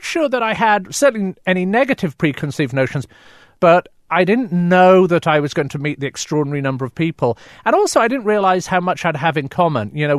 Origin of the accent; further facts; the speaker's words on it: England, United Kingdom; now in United States; My father's from Calcutta. My mother was from Wales. You know, I'm from England. It's one of the way we signposted. So when I wanted to look at becoming an American, and it was a decision, you know, I'm a very proud Brit, as you can tell from my accent